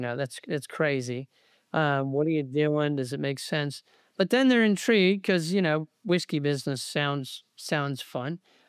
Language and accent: English; Stuart, Florida, United States; So I grew up in Stuart, Florida, which is a little town right above West Palm, about 40 miles north of West Palm. Grew up in Stuart, Florida. Went to high school there.